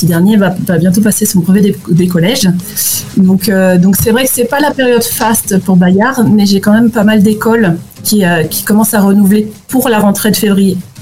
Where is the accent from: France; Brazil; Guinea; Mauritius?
Brazil; French is a second language; Et il y a aussi l'opposé, c'est-à-dire que ça permet aussi aux Brésiliens, en ce qui me concerne